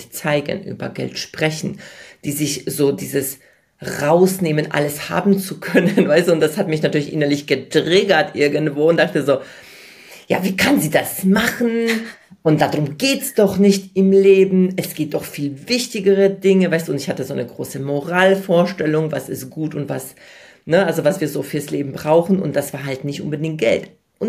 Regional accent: Poland; now in Germany; ich komme aus Polen, wir sind relativ bescheiden aufgewachsen

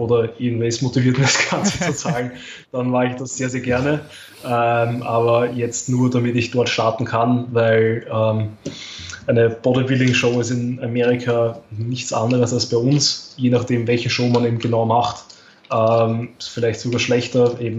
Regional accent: Austria; Eventuell werde ich die GNBF kann ich leider nicht wirklich als Österreicher mitmachen

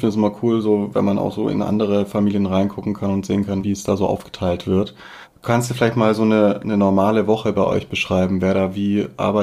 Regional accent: Tübingen, Baden-Württemberg, Germany; born there; now in Berlin, Germany; Also ich komme nicht direkt aus Stuttgart, bin in Tübingen geboren. Aber wir kommen beide aus dem Schwabenland, aus dem Süden und sind dann in Berlin oder im Berliner Umland aufgeschlagen.

